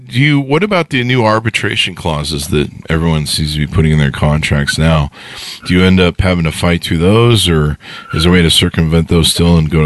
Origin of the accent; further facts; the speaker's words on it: California, United States; I grew up in California. Like, we didn't have hurricanes. It wasn't Florida.